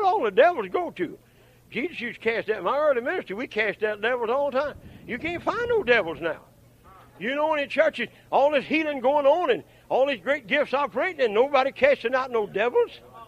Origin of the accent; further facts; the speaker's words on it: Oklahoma, United States; but I come from Oklahoma, and my uncle had to build a fort under his to move it.